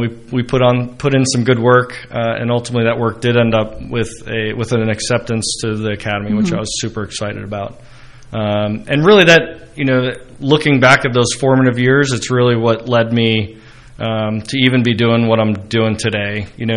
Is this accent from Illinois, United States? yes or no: no; Ho-Ho-Kus, New Jersey, United States; Vicki, so I grew up in Hohokus, New Jersey, so it's not too far from here, about an hour to hour and a half, depending on traffic.